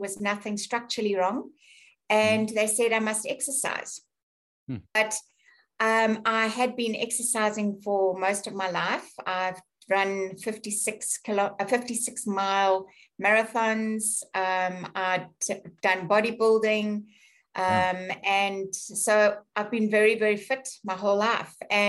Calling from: Pietermaritzburg, KwaZulu-Natal, South Africa; Yes, I'm calling in from South Africa. So I'm in one of the small towns called Pietermaritzburg.

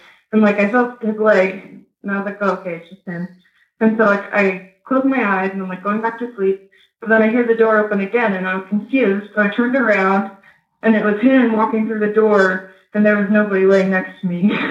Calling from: Utah, United States; and I'm calling from Utah.

